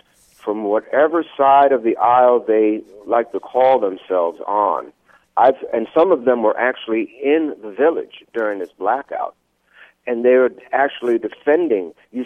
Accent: New York, United States; I'm born and raised in New York

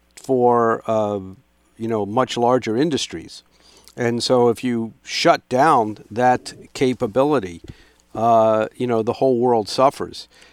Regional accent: United States; as an American, we always grow up hearing the term German engineering

